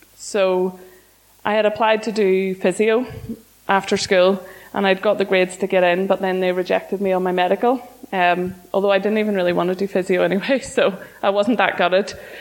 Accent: Ballymoney, Northern Ireland, United Kingdom; we grew up in Ballymoney, and I went to Dalriada

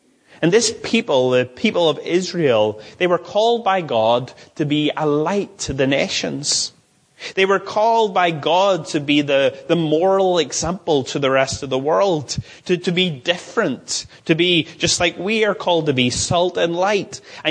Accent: Ballymoney, Northern Ireland, United Kingdom; I come from Ballymoney, which means town of the bog. It's not a very flattering name.

